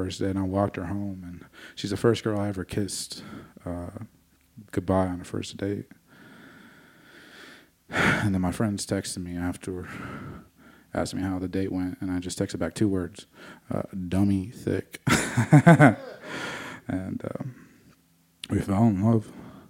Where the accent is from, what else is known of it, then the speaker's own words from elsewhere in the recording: United States; But I'm Native American, so I feel bad